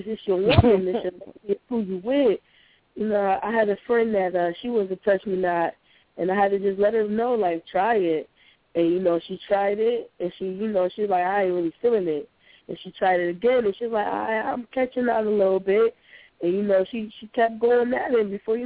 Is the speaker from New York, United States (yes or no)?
yes; New York, United States; And I'm from New York.